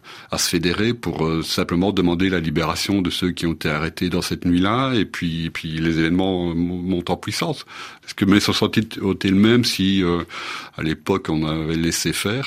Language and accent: French; Belgium; Ben, nous, en tant que Belges